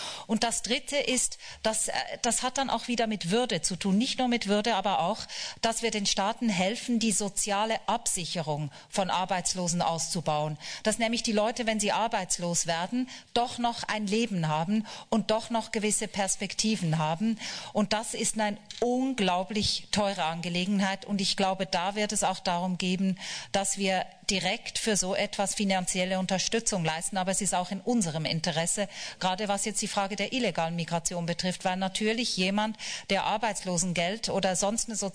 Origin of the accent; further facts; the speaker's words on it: Switzerland; now in Germany; Ich bin zwar Schweizerin, aber ich rede schon. Ich bin schon lange genug hier, dass ich auch immer sage, wir als Deutsche.